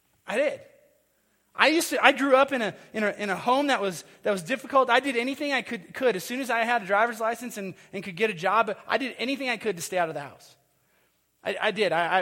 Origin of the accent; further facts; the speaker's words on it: Minnesota, United States; We grew up lower middle class. And I would look at my friends, I'd go to their houses, and I grew up in Minnesota, and there's lots of lakes, and there's lake shore property